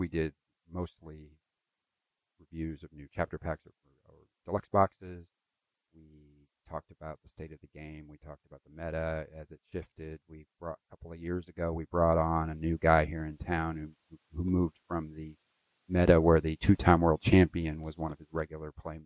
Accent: Louisville, Kentucky, United States; Did I mention I'm from Louisville?

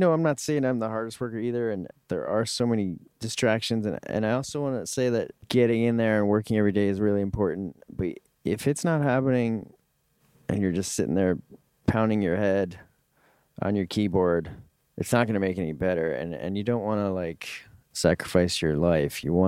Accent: New York, United States; also born or lived in Westchester; No, actually, I grew up in New York.

